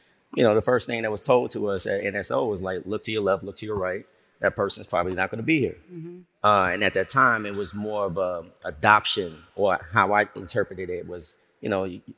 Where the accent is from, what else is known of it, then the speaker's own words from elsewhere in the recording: Chicago, Illinois, United States; also born or lived in Harlem, New York; now in Atlanta, United States; I'm from Chicago, from the crib. For those that know, they're familiar, but from Chicago, spent 13 years in Harlem, uptown New York, and then relocated 4 years ago to Atlanta.